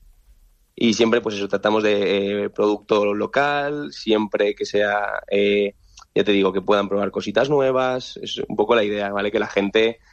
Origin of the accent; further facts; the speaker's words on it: Valencian Community, Spain; Pero eso porque somos españoles y valencianos.